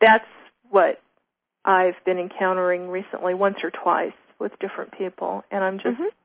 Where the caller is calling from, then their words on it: Tucson, Arizona, United States; from Tucson.